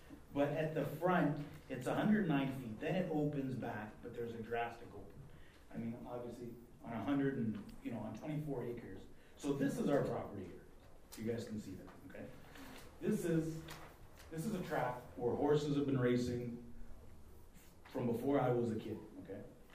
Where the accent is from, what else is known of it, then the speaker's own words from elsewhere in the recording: Amherstburg, Ontario, Canada; when I was a kid, I grew up on Bertrand Avenue, across the street from Mesquite.